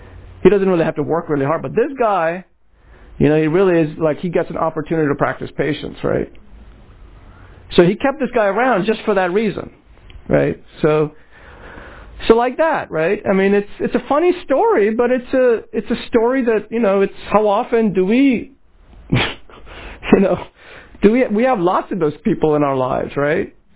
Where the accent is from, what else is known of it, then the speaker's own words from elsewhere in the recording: West Bengal, India; I'm from Bengal, so I'm really proud of it.